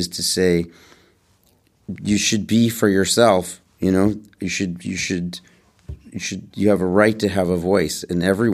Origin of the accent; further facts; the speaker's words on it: Vancouver, British Columbia, Canada; I grew up in Vancouver in a Jewish house, but not a Orthodox Jewish house, in a neighborhood that wasn't Jewish.